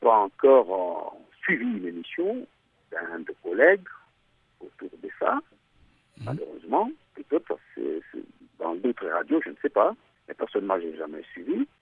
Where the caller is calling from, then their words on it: Goma, North Kivu, DR Congo; votre radio est tellement suivie ici chez nous à Goma, en République démocratique du Congo.